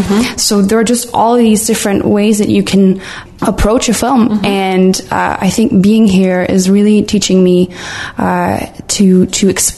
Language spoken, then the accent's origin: English; Copenhagen, Capital Region of Denmark, Denmark; Yeah, so I'm from Copenhagen